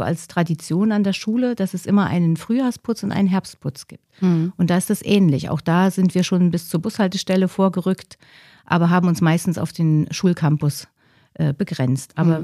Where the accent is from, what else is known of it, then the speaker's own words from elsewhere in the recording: Wismar, Mecklenburg-Vorpommern, Germany; born there; also born or lived in Erfurt; Ich bin also ein Fischkopf, gebürtig komme ich aus Wismar. Und mich hat es dann nach dem Studium nach Thüringen verschlagen, zunächst nach Erfurt